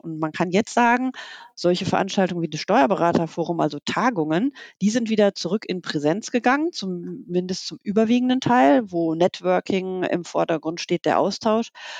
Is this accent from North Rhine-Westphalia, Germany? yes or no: yes; Wattenscheid, North Rhine-Westphalia, Germany; weil ich bin gebürtige Ruhrpottlerin. Ich komme aus Wattenscheid.